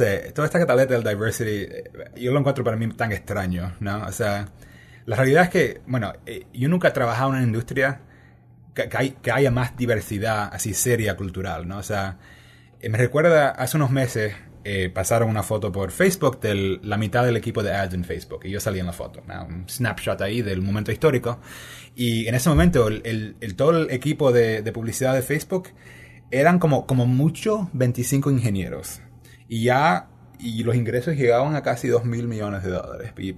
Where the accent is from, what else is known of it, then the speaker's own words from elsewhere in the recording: United States; Soy americano, sí.